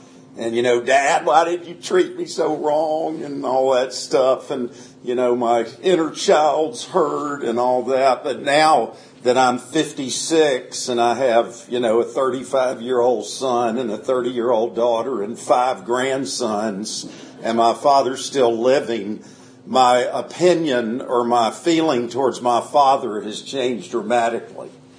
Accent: Atlanta, Georgia, United States; also born or lived in Doraville, United States; I was born in Atlanta in 1959, grew up in Doraville, Georgia, although my family, and I'm an only child, we moved a few times, but I basically grew up here in Atlanta.

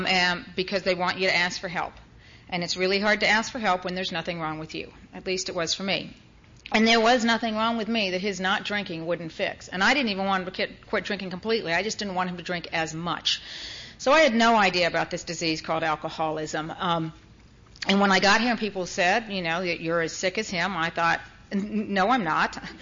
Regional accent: Canada; also born or lived in overseas; now in Wetumpka, United States; I am not originally from Wetumpka, Alabama, just in case you couldn't tell. I am originally Canadian. My mother is English. My father was Dutch. I spent most of my life growing up overseas

